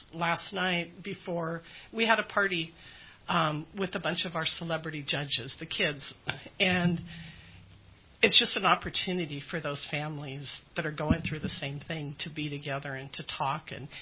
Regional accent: Alturas, California, United States; and I grew up in Alturas, and so I wanted to be able to help my hometown, so that was Modoc.

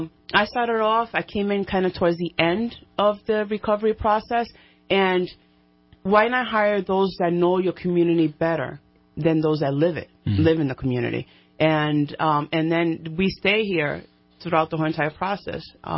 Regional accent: Providence, Rhode Island, United States; I am from Little Rhode, the most state in the nation, Providence, Rhode Island.

